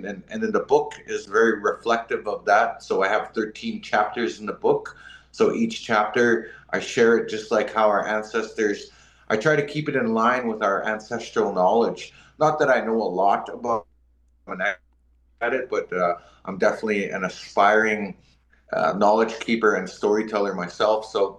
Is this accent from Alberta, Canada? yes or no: yes; Edmonton, Alberta, Canada; I grew up in Edmonton, and I grew up half on reserve and half in the city. So sometimes I'd be living on the res and sometimes I'd be in the city.